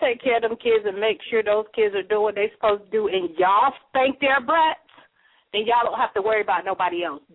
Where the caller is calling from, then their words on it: South Carolina, United States; calling from South Carolina.